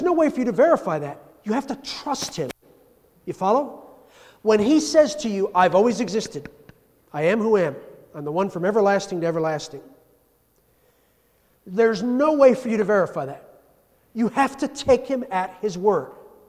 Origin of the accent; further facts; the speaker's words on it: New York, United States; accent: New York; When I first bought my New York accent just almost came out.